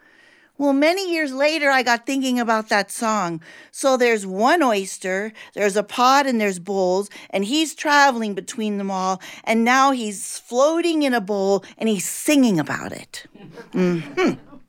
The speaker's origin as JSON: {"language": "English", "town": "Caracas", "region": "Capital District", "country": "Venezuela", "tie": "born or raised there", "said": "When I was a young girl, I was growing up in Caracas, Venezuela."}